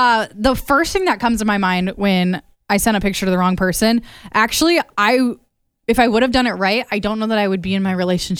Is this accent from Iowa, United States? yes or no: yes; Anamosa, Iowa, United States; So it was just like me saying, oh, I'm from Anamosa or something.